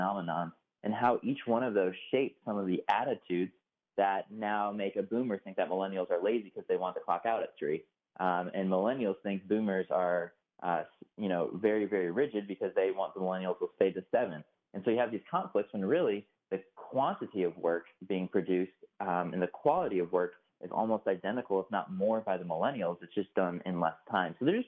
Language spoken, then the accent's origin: English; Chicago, Illinois, United States; now in Durham, United States; Yes, grew up in the suburbs there and now in Durham, North Carolina.